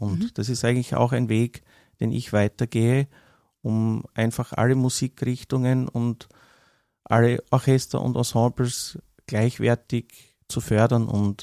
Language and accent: German; Hartberg, Styria, Austria; Also ich stamme aus Hartberg, bin dort aufgewachsen und wohne dort auch nach wie vor